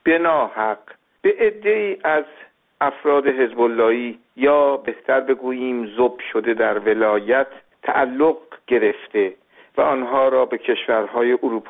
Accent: Iran; moved away; من به عنوان یک ایرانی مقیم خارج از کشور

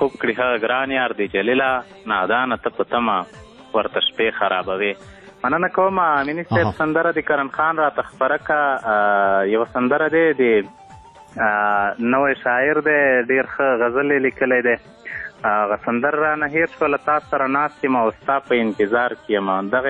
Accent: Paktia, Afghanistan; د همدې پکتیا ما خصوصا زمونږ په پکتیا ولایت کې دغه مشکلات زیات دي

